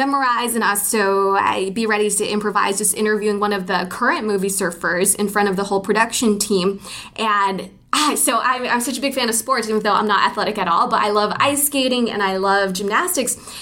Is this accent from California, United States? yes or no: yes; San Francisco, California, United States; Every summer, we always went. We're from San Francisco. So that would be our family trip.